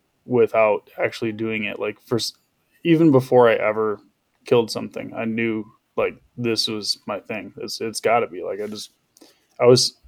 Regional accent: Michigan, United States; I'm 30. I'm from West Michigan.

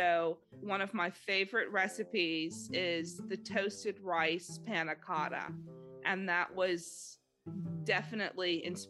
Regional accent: Los Angeles, California, United States; I grew up in Los Angeles, so we had like a little freezer out by the pool

